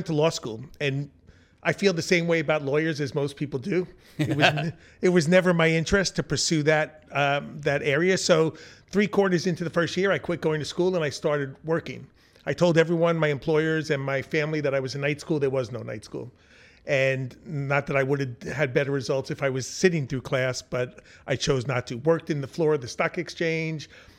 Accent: Long Island, New York, United States; I grew up in Long Island in the suburbs, and I was overweight, and I had a speech impediment until I was around 15.

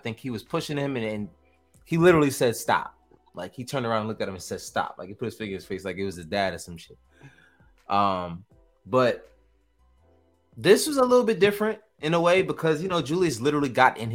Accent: New York, United States; We're from New York, so I mean, we're clearly not strangers of this kind of activity.

